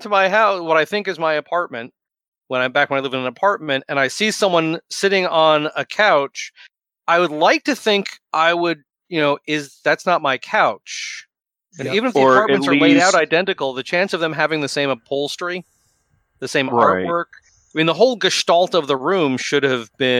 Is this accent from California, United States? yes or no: no; New York City, New York, United States; I was born and raised in New York City.